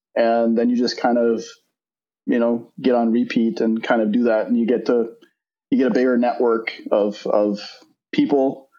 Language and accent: English; Minnesota, United States; Personally, I grew up in Minnesota. You mentioned the Midwest. That's obviously a big part of my character. Sometimes it comes out in my accent a little bit as well. I grew up in northern Minnesota. I grew up on a farm.